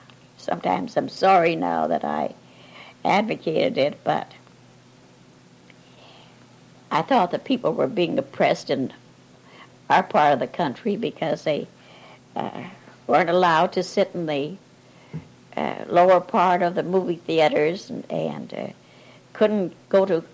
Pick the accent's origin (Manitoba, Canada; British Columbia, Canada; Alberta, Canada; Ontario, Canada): Manitoba, Canada; Winnipeg; born there; Oh, I was born in Winnipeg, Manitoba.